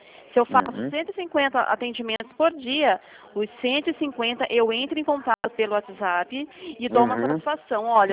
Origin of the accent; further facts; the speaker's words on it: Sorocaba, São Paulo, Brazil; nós somos de Sorocaba.